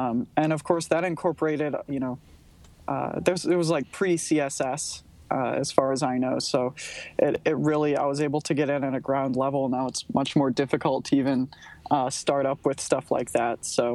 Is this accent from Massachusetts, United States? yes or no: no; Kentucky, United States; So I'm from Kentucky, which is, for anybody that is not familiar with Kentucky, that is the middle of the United States.